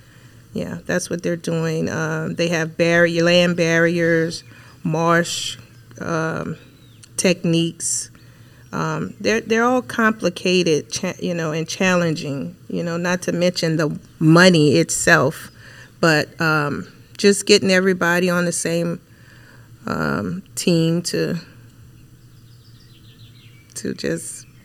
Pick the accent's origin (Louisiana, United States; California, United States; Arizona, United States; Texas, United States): Louisiana, United States; I'm from Louisiana.